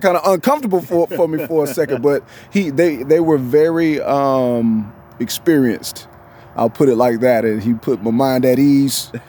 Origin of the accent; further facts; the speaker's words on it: Florida, United States; You know, I come from the South. Oh, okay. You know what I mean? I mean, you know, North Florida is basically Lower Alabama.